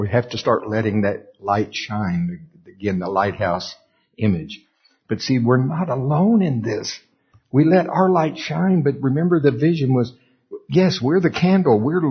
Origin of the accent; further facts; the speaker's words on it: Oklahoma, United States; And then we're from Oklahoma. We've seen tornadoes.